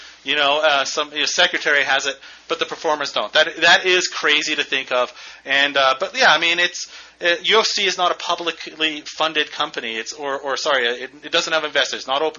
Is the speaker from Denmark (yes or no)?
yes; Denmark; I'm from Denmark, a socialist country.